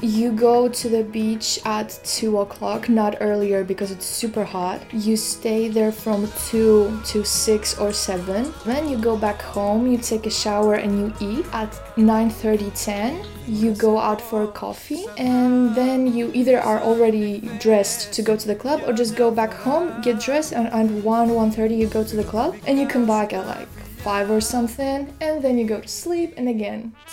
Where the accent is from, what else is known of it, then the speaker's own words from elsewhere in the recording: Greece; English is a second language; now in Poznań, Poland; I'm Polish. I grew up though in Greece. I was born there, finished my studies there, and now since 2 years I'm studying in Poznań